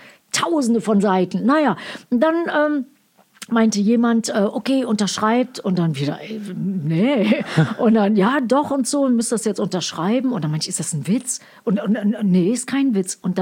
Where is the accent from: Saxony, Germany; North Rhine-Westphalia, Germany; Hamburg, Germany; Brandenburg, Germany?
North Rhine-Westphalia, Germany; ich bin im Ruhrpott aufgewachsen